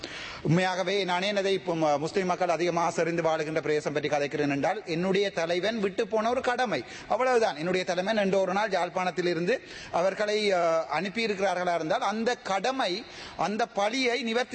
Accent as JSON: {"language": "Tamil", "country": "Sri Lanka", "tie": "born or raised there", "said": "சகலமும் நிறைந்த ஒரு நாட்டில தான் நான் பிறந்து வளர்ந்து, நான் தமிழீழம் என்கிற நாட்டில தான் நான் என்னுடைய கால் பதிங்கியது 86 ஆண்டு."}